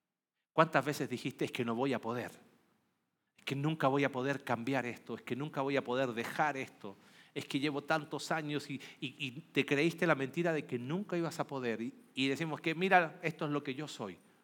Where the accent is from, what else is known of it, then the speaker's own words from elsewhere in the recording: Chile; Él es mexicano, yo soy chileno.